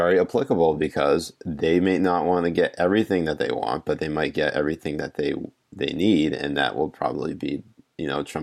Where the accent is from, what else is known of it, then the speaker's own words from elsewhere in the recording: New England, United States; I mean, like, I grew up in New England, so, like, what do you want me to do?